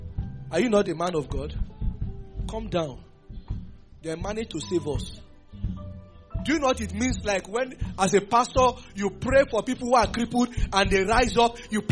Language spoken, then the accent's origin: English; Nigeria; So I'm a Nigerian.